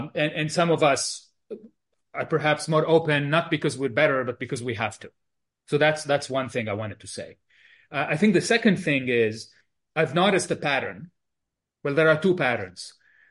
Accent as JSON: {"language": "English", "country": "Lebanon", "tie": "born or raised there", "said": "growing up in Lebanon"}